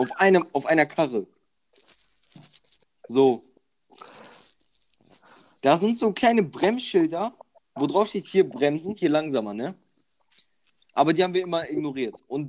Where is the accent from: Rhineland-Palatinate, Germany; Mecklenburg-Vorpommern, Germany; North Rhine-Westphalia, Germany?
North Rhine-Westphalia, Germany; Bonn; born there; Also ich komme gebürtig aus Bonn.